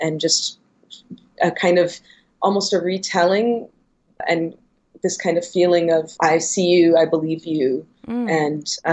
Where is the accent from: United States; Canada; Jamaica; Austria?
Canada; Toronto, Ontario; now in Montreal, Canada; I grew up in Toronto and I live in Montreal now